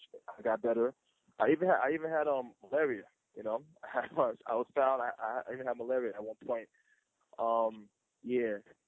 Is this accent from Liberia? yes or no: yes; Liberia; growing up in Liberia was actually great prior to the war, you know.